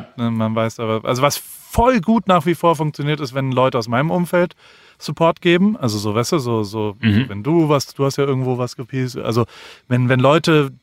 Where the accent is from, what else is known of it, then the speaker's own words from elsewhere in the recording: United States; German is a second language; immerhin komme ich aus Amerika